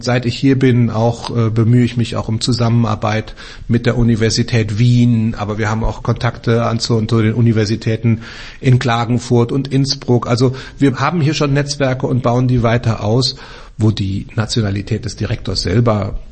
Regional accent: Germany; now in Austria; gerade als Deutscher auch in Österreich aufpassen

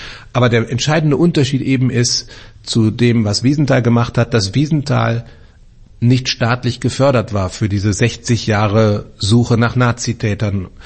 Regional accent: Germany; now in Austria; gerade als Deutscher auch in Österreich aufpassen

